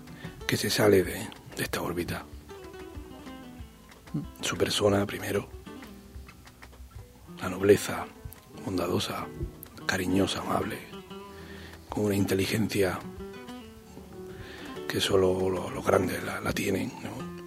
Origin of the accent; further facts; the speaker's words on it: Salobreña, Andalusia, Spain; Sí, yo soy de Salobreña, de un pueblo de Granada.